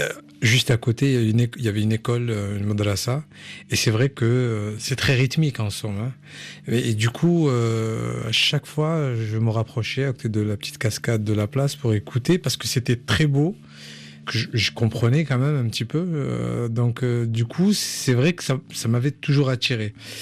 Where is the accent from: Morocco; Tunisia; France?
Morocco; born there; je suis né au Maroc, mais j'ai une culture même franco-marocaine. Et du coup, quand j'allais dans ces pays, on reconnaissait tout de suite mon accent.